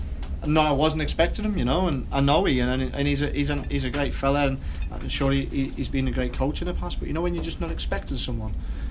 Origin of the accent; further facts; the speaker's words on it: Wigan, North West England, United Kingdom; because I come from Wigan, where it was really a working class club.